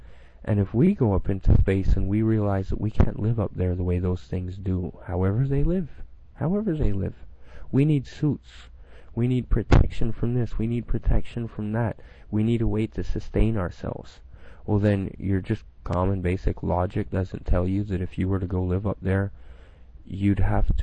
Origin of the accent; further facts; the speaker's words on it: Canada; I come from Canada. So, supposedly, we were the ones with the big hole over us.